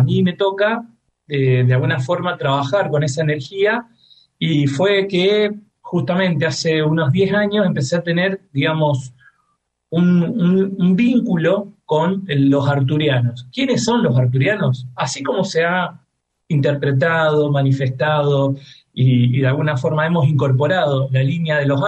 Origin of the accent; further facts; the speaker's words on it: Rosario, Santa Fe, Argentina; como bien dijo Lore, soy de Rosario, tengo 41 años